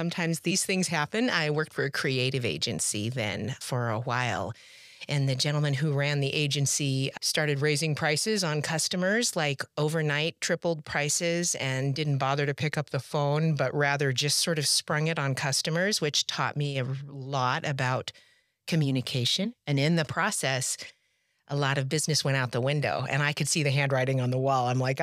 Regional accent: Washington, United States; also born or lived in Colorado; Well, I'm kind of from the Pacific Northwest. I was born in Colorado, moved to Washington State and stayed there for most of my life and went to school.

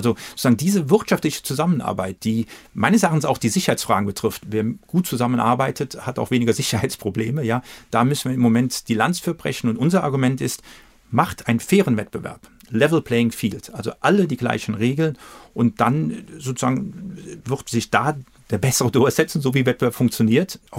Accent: Cologne, North Rhine-Westphalia, Germany; Ja, als Kölner natürlich Köln.

